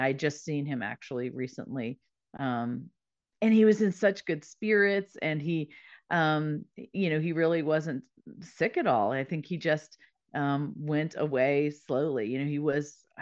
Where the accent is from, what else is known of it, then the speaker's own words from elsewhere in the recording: Mississippi, United States; Brad Freeman is from Mississippi. So my home state, not far from where I was born.